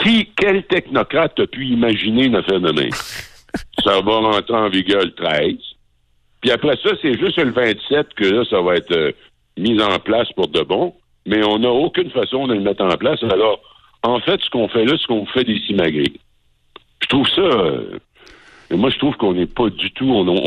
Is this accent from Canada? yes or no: yes; Rimouski, Quebec, Canada; Je comprends que c'est extrêmement difficile d'être à Québec ou à Rimouski, ma ville natale